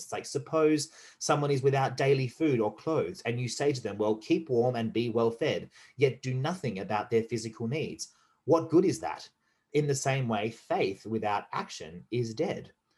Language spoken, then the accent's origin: English; Australia; We are all Australian. There are, yes, we're a federation of states